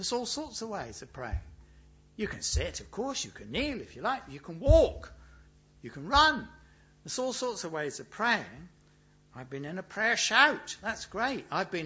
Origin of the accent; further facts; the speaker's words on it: United Kingdom; I suppose we're British, I'm not sure what it is.